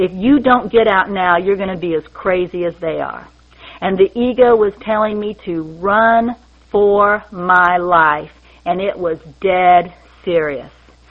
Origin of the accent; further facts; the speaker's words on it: Kansas, United States; now in North Carolina, United States; was born and raised in Kansas. I wave at everybody I walk by. I now live in rural North Carolina.